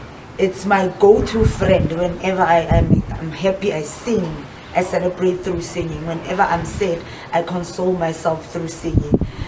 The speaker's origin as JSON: {"language": "English", "town": "Kagiso", "region": "Gauteng", "country": "South Africa", "said": "like you just said, welcome … I'm from Kagiso Extension 12."}